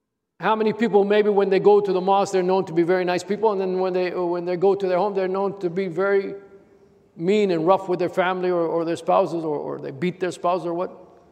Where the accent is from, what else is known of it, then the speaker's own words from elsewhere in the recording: United States; for a lot of kids growing up in the United States, that was their dream, like yours truly.